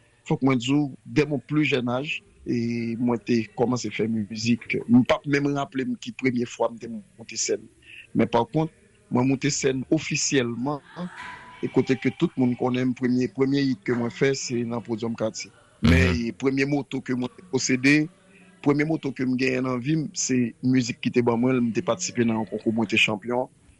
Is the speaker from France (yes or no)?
no; Port-au-Prince, Ouest, Haiti; Je suis originaire de Port-au-Prince, mais plus précisément à Sapt, dans la communauté de Barrière-Fer.